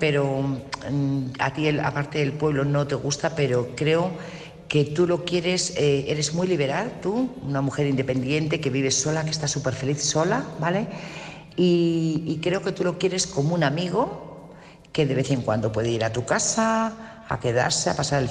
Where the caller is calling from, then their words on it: Burgos, Castile and León, Spain; Buenas noches … corresponsal de Burgos.